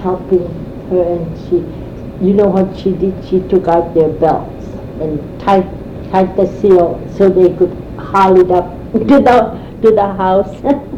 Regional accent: Kaktovik, Alaska, United States; I remember him being spotted when we were growing up in Kaktori. And then going to grade school.

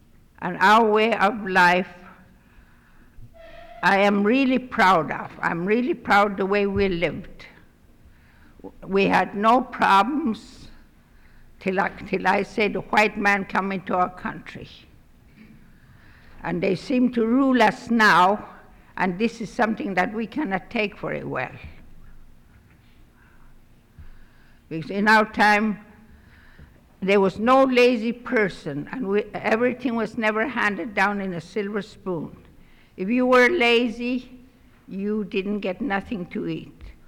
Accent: Aniak, Alaska, United States; I am here from Aniak.

